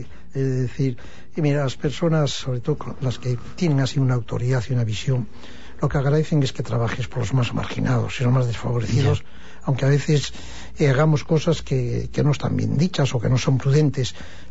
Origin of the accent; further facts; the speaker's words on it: La Rebollada, Asturias, Spain; Un cura mío del pueblo de La Rebollada, cura de un pueblo en que cuando yo le veía en mi pueblo en aquellos años, los años cuarenta y tantos